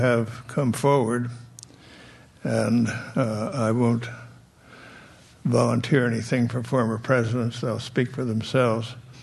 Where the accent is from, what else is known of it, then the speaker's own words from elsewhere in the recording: California, United States; Being from California, I was from California as Secretary of State.